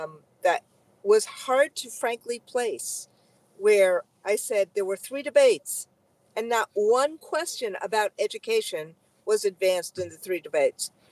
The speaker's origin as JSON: {"language": "English", "country": "United States", "said": "I am very proud to be an American. I love being an American. I am a patriotic American."}